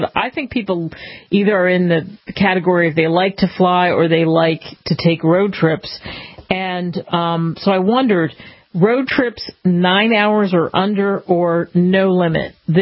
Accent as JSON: {"language": "English", "town": "Philadelphia", "region": "Pennsylvania", "country": "United States", "tie": "born or raised there", "said": "It's kind of like I grew up in Philly."}